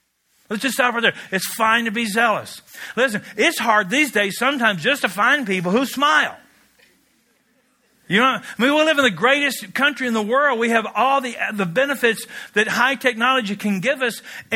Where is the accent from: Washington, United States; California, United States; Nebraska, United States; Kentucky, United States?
Kentucky, United States; Now, I come from Kentucky, the home of fast women and beautiful horses.